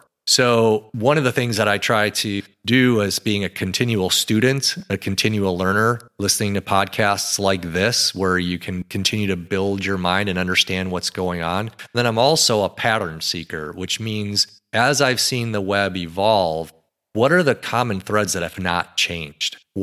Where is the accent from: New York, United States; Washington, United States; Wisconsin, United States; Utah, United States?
Wisconsin, United States; Madison; So as an example, I'm from Madison, Wisconsin, love the Wisconsin Badgers.